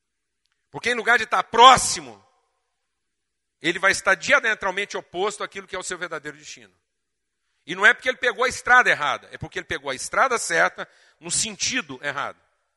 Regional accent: Uberlândia, Minas Gerais, Brazil; que nós vamos chamar aqui de Uberlândia, minha terra natal

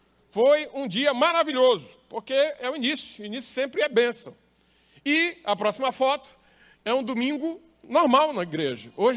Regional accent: Imperatriz, Maranhão, Brazil; accent: Northeastern; also born or lived in Belém; O sotaque é de nordestino. Então já sabe, tem sotaque. Eu nasci em Belém e aos 6 anos fui morar em Imperatriz, a cidade que eu sou pastor.

